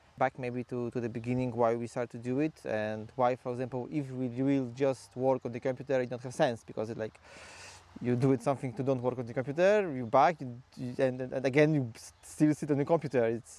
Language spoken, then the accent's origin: English; Poland; English is a second language; I'm from Poland.